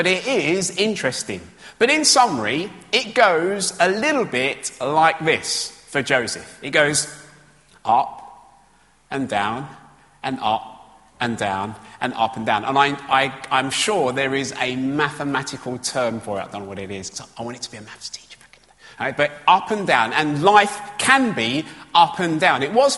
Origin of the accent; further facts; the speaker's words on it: London, United Kingdom; when I grew up in East London, and I had a part-time job at a market, Bethnal Green Market.